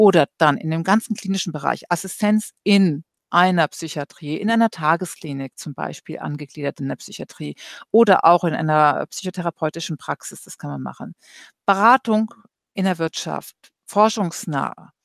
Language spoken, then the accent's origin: German; Cologne, North Rhine-Westphalia, Germany; ich bin Kölnerin, Karneval.